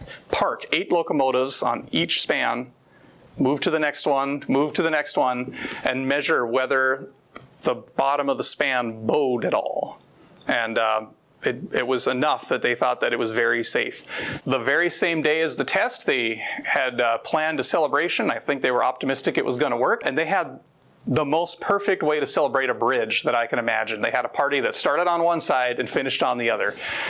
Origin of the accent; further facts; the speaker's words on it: Bismarck, North Dakota, United States; He's probably never heard of Bismarck and Mandan, North Dakota, but he had all but mentioned my hometown